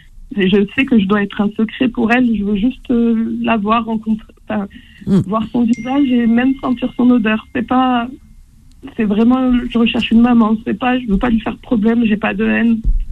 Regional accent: Algiers, Algiers Province, Algeria; born there; Donc, je suis née à Alger, oui, dans l'hôpital Mustapha.

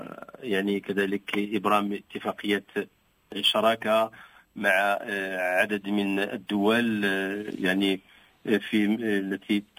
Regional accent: Morocco; بحيث أن بلادنا المغرب

